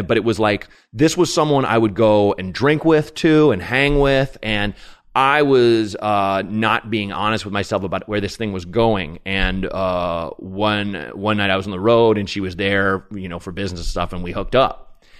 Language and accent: English; Portland, Oregon, United States; We shot it in a former porn theater in Portland, Oregon, my hometown, the Paris.